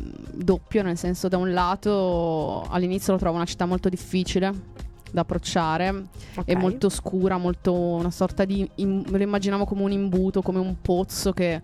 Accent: Vicenza, Veneto, Italy; now in Turin, Italy; sono di Vicenza.

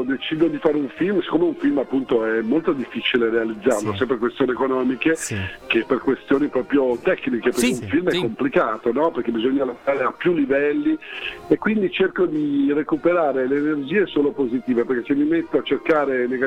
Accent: Naples, Campania, Italy; Poi io sono napoletano

